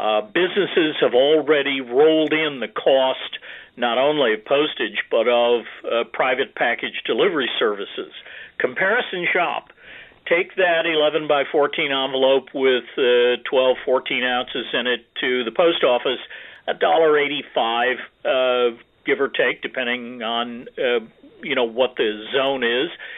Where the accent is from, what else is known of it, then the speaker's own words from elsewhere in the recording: Montana, United States; I was born and raised in the Yellowstone Valley of Montana, and we had a nice airport in Billings